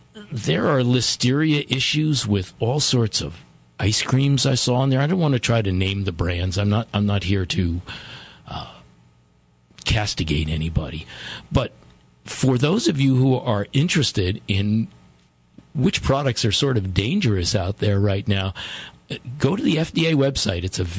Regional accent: Afton, Virginia, United States; although there's no real town in my hometown.

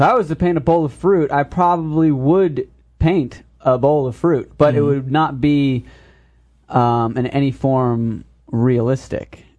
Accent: United States; and I am an American expressionist painter. I've got work all over the country in galleries in San Diego.

